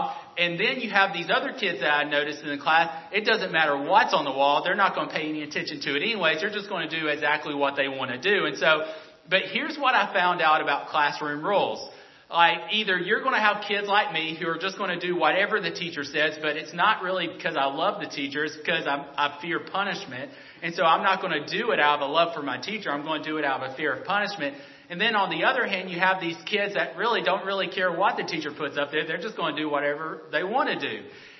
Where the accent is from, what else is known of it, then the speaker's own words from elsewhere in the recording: Alabama, United States; I'm from Alabama, if you can't tell by my accent.